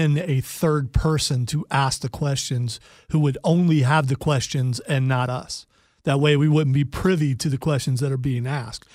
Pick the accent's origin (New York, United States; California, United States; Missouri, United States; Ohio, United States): Ohio, United States; It's not good, and I'm from Ohio.